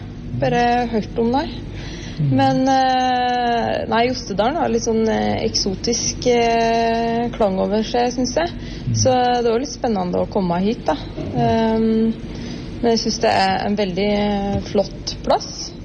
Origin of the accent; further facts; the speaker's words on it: Østre Slidre, Innlandet, Norway; now in Jostedalen, Norway; Jeg kommer fra Valdres, fra Østre Slidre. Og flytte hit nå i høst til delvis til Jostedalen og delvis til Ornes. Jeg er 32 år